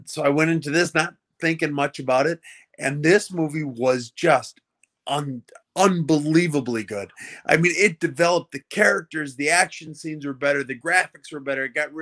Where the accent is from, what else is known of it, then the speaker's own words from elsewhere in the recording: Wisconsin, United States; Wisconsin was great. Everything is green. The winters were white. I got to hunt and fish to my heart's content, and I loved everything about it.